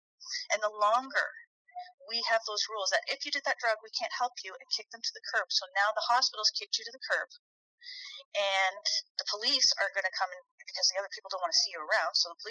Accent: Toronto, Ontario, Canada; now in Northumberland County, Canada; some people call me an import because I moved here from Toronto a few years ago.

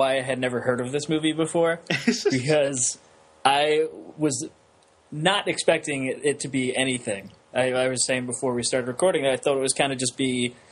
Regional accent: England, United Kingdom; But just as an English person, an right, English master.

